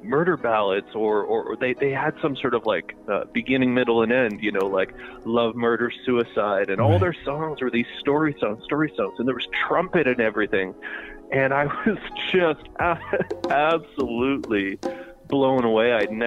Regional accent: Ontario, Canada; moved away as an adult; Yeah, like I grew up around here in Ontario, went to school here.

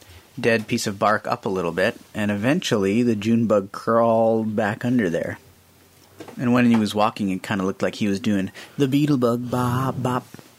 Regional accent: Winnipeg, Manitoba, Canada; now in Guelph, Canada; And I'm not from here in Guelph. I'm from Winnipeg. They don't have those in Winnipeg.

